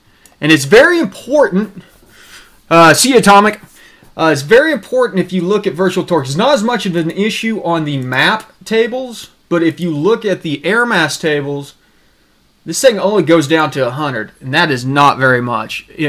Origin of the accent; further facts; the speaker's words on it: Oklahoma, United States; Yeah, PCT, I'm from Oklahoma, so there's plenty of people down there that says meth is just one of the greatest things.